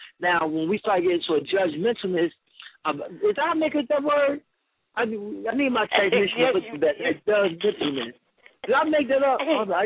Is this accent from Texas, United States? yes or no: no; Milton, New Jersey, United States; I told somebody, well, I grew up in Milton, Jersey.